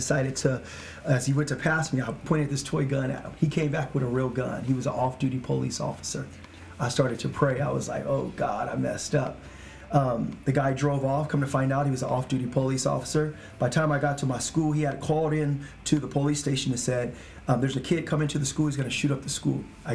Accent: Stockton, California, United States; So we're from Stockton, California.

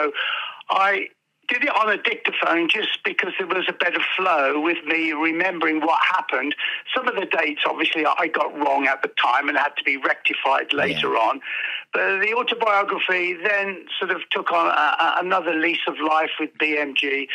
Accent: Birmingham, West Midlands, United Kingdom; And I remember growing up in Handsworth Wood.

